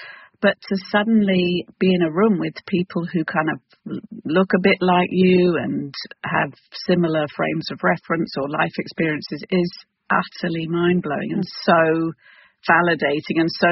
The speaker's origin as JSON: {"language": "English", "country": "United Kingdom", "said": "I need to tell you I'm British"}